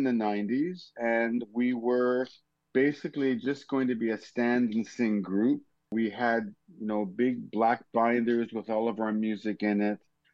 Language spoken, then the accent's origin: English; Toronto, Ontario, Canada; moved away as an adult; now in Montreal, Canada; actually I'm originally from Toronto, but I've been in Montreal since the early 70s. I came here to do my musical studies at McGill